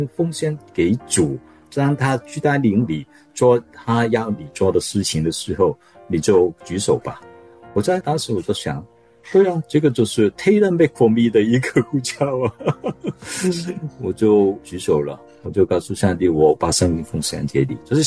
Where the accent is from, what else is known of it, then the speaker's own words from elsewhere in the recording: Hong Kong; 我是在香港长大的基督徒，在香港有宗教的自由，我可以去教会很自由的。